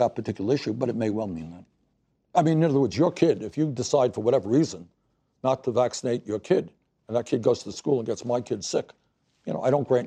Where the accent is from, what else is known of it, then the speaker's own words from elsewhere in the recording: New York City, New York, United States; I was a kid growing up in New York City, I was a long distance runner.